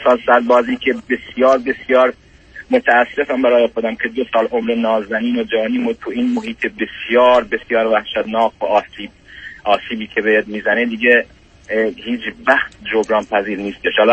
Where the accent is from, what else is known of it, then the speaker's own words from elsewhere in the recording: Iran; moved away as an adult; now in Canada; جناب دکتر من 42 سالمه، در کشور کانادا زندگی میکنم. حدود 12 سال از ایران اومدم کانادا.